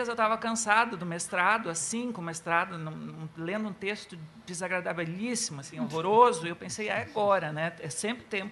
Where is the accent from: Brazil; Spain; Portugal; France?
Brazil; Estrela, Rio Grande do Sul; Bom, eu sou de Estrela, nasci em Estrela, e em Estrela eu trabalhei vários anos